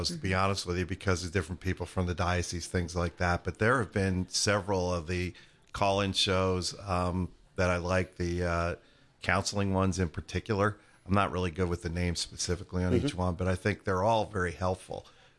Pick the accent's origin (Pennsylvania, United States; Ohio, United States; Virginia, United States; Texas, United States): Pennsylvania, United States; Philadelphia; now in Atlanta, United States; growing up in Philly, you kind of thought life stopped at the Mason-Dixon line, and moved to Atlanta on a lark